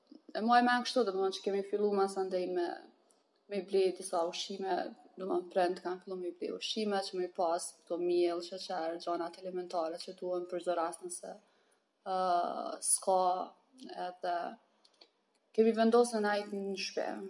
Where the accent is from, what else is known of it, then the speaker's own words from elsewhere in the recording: Tirana, Tirana County, Albania; now in Pristina, Kosovo; tash jam 30 vjeqë, jam nga Tirane, jam nga Tirane, tash jam zhvendosë në Prishtinë, jetoj, punoj në Prishtinë.